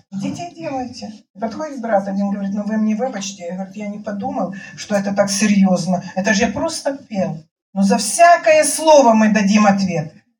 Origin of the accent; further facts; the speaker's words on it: Georgia; От того, что я, знаете, грузин